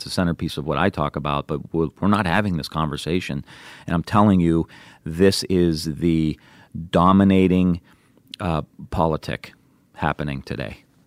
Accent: Ireland; And I'm Irish.

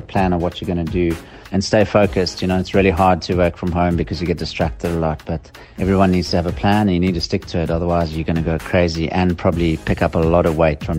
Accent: South Africa; I'm from South Africa

